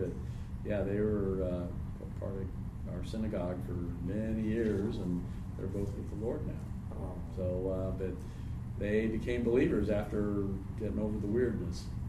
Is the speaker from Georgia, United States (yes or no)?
no; California, United States; also born or lived in Hawaii; I grew up here in San Diego County, and again, some of you remember it was the Jesus movement thing.